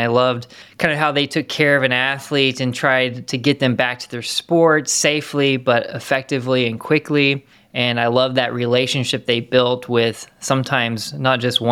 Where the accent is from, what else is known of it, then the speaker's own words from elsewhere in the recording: Missouri, United States; And I am from Missouri, so always been a Mizzou fan. Little did I know when I was a kid I would be covering their games.